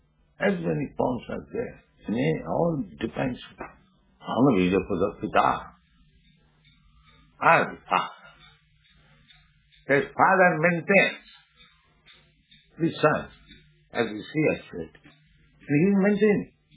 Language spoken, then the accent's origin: English; India; English is a second language; So many people, they say, India is starving. I say, I am Indian. I never see any man starving and dying.